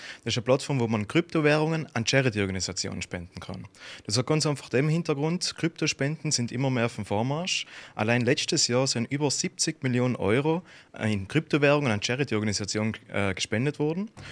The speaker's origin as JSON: {"language": "German", "town": "Vöcklabruck", "region": "Upper Austria", "country": "Austria", "said": "Aus Vöcklabruck."}